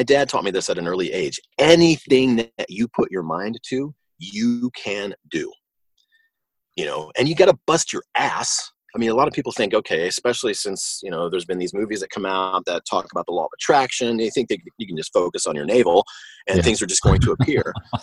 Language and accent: English; Atlanta, Georgia, United States; I grew up in Atlanta, and I was very blessed to play with a lot of great musicians.